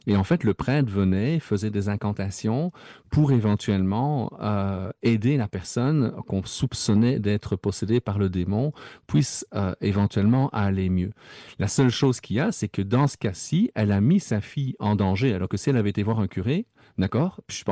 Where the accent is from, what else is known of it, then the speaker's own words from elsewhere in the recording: Belgium; tu sais, je viens de Belgique